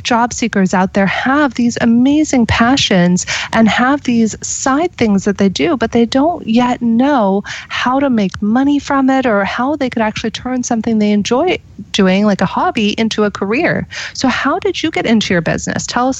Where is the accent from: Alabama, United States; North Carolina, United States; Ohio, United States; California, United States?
California, United States; I'm born and raised in California myself